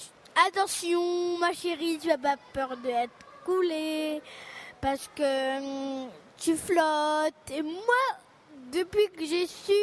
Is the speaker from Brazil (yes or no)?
yes; Brazil; French is a second language; J'aime bien aller beaucoup dans l'eau parce que moi, je suis brésilienne.